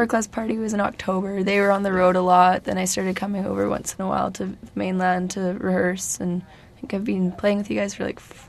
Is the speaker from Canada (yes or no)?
yes; British Columbia, Canada; Yeah, I'm from up north. I've been living on the island for the last couple of years now.